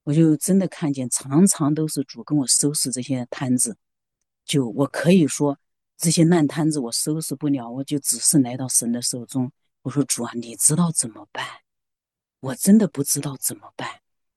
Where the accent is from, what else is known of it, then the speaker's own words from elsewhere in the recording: Xinjiang, China; 就是整个就和我们新疆人喝的那个奶茶是一模一样的颜色